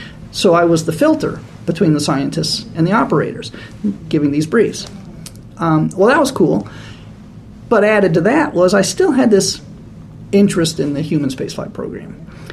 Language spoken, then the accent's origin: English; Florida, United States; Of course, I grew up in Florida in the Space Coast, where my father actually was a technician associated with the Apollo missions.